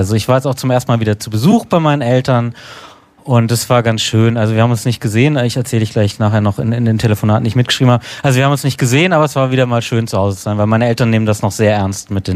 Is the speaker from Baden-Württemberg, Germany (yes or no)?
yes; Freiburg, Baden-Württemberg, Germany; Meine Mutter ruft aus meiner Heimatstadt Freiburg an.